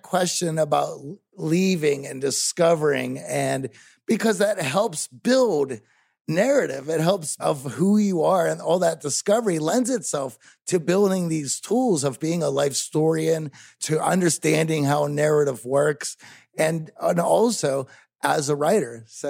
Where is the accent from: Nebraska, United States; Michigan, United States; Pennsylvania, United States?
Pennsylvania, United States; Pittsburgh; He grew up in Detroit. I grew up in Pittsburgh.